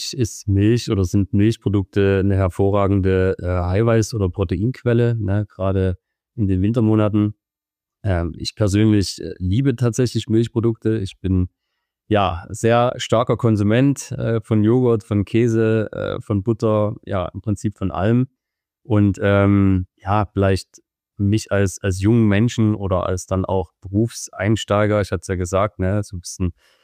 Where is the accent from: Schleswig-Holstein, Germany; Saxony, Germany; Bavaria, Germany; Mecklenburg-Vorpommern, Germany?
Saxony, Germany; Chemnitz; born there; mittlerweile 34 Jahre alt, komme ursprünglich gebürtig aus Karl-Marx-Stadt, der Stadt mit 3 O. War, glaube ich, 18 Tage nachdem ich geboren bin, dann die Umbenennung in Chemnitz.